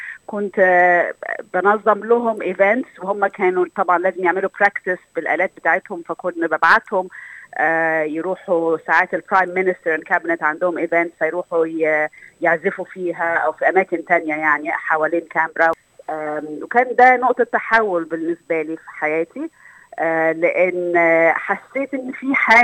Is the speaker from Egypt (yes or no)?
yes; Cairo, Cairo Governorate, Egypt; moved away as an adult; now in Canberra, Australia; أنا وصلت من القاهرة لكامبرا في 2003، آخر 2003، وطبعا كأي مهاجرة عربية كان في صعوبة في الحصول على شغل في الأول